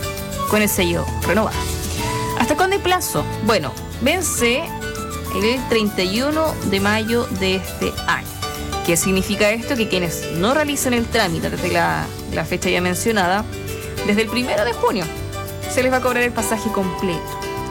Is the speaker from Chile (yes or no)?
yes; Chile; como buen chileno uno siempre anda a última hora